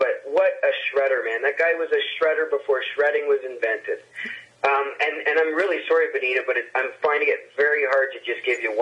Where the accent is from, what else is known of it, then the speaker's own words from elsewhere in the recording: Canada; because I'll tell you something about being a Canadian artist. We live in a big country with nobody in it.